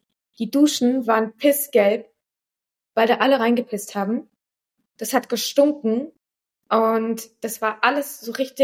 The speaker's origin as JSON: {"language": "German", "country": "Germany", "tie": "born there", "said": "ich bin zwar in Deutschland geboren"}